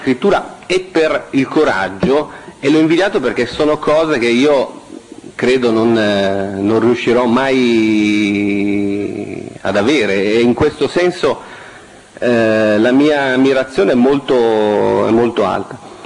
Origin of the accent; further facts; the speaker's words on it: Calabria, Italy; essendo calabrese